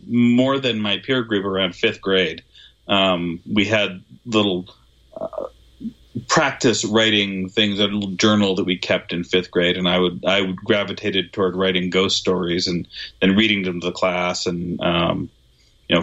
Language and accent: English; Albuquerque, New Mexico, United States; I was born in Albuquerque, New Mexico. I grew up in Albuquerque, New Mexico. I am presently living in Albuquerque, New Mexico.